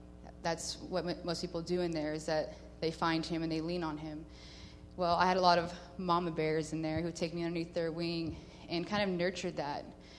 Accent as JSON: {"language": "English", "town": "El Dorado", "region": "Kansas", "country": "United States", "said": "Well, I'm from El Dorado, Kansas, and 25 years old."}